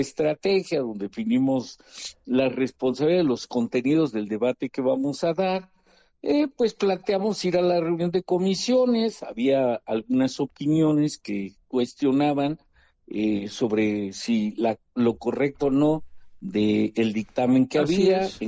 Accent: Veracruz, Mexico; aunque soy de Veracruz, pero no soy de Catemaco

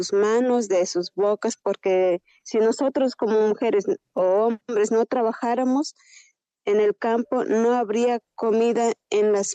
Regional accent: Xilitla, San Luis Potosí, Mexico; yo soy, sí, de Gilitla, San Luis Potosí. Soy de Elegido el Cristiano, uno de los más grandes territorialmente aquí en Gilitla, en la Huasteca. Yeah. Y cuenta con 14,000 habitantes, somos hablantes náhuatl.

